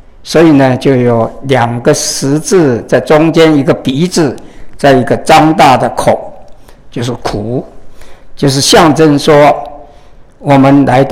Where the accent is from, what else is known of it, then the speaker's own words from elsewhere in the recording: China; 我们中国人呢、啊，造字说苦，很有意思